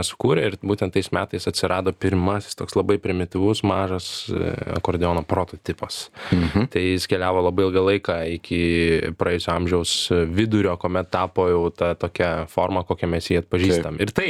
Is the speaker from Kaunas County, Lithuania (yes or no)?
no; Šiauliai, Šiauliai County, Lithuania; also born or lived in Tauragė / London; now in Vilnius, Lithuania; Tai aš gimiau Tauragėj, užaugau Šiauliuose, save laikau šiauliečiu, subrendau Londone